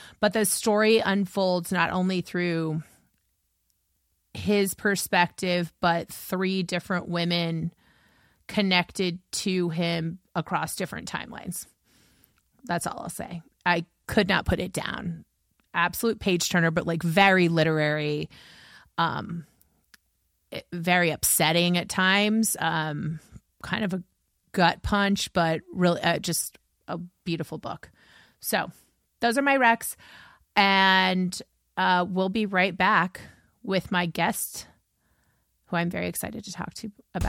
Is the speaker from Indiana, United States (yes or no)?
yes; Indianapolis, Indiana, United States; But I am from Indianapolis, so I know the Lyndike family.